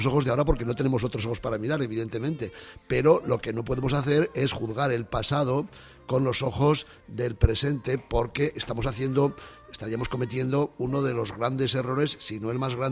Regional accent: Spain; ¿cómo voy a pedir yo perdón? Que soy español, que mis padres, mis abuelos, mis tatarabuelos se quedaron aquí

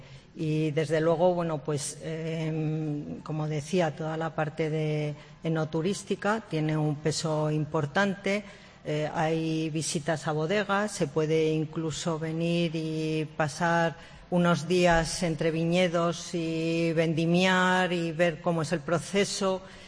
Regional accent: La Rioja, Spain; also born or lived in Ávila; nací en Ávila. Sí. Pero sin embargo, bueno, pues desde muy pequeña vine aquí a vivir a La Rioja

